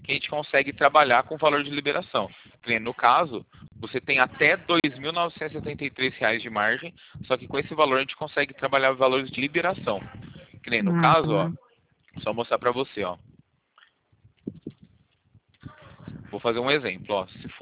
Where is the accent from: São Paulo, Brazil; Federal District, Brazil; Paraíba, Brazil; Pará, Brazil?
São Paulo, Brazil; sou do interior de São Paulo.